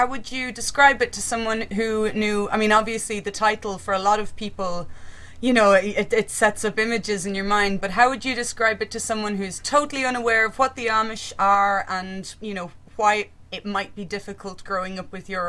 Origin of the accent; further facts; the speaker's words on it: Ireland; now in Leeds, United Kingdom; Oh, well, I'm actually Irish, living in Leeds